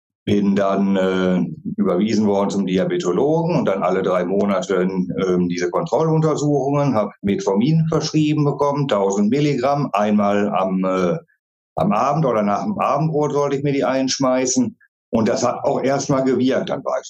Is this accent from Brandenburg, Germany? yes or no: no; Gütersloh, North Rhine-Westphalia, Germany; Ich bin 37 Jahre alt. Ich komme aus Gütersloh in Ostwestfalen-Lippe